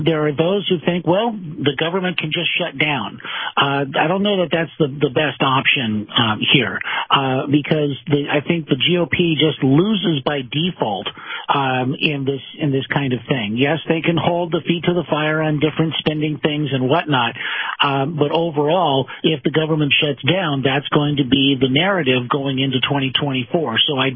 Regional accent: California, United States; Well, you know, I grew up around Disneyland here in Southern California and been going there all my life.

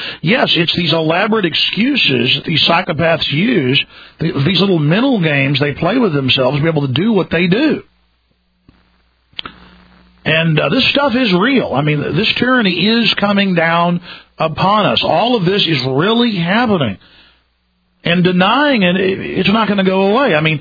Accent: Dallas, Texas, United States; I saw the corrupt preachers, growing up in Dallas around me, and that made me a little bit cynical.

